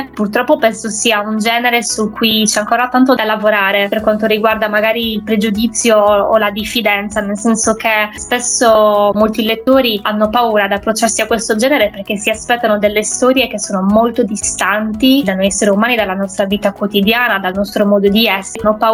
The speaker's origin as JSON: {"language": "Italian", "town": "Villacidro", "region": "Sardinia", "country": "Italy", "tie": "born or raised there", "said": "Io sono di Villa Cidro, sono cresciuta con un po' di storie che riguardavano queste creature"}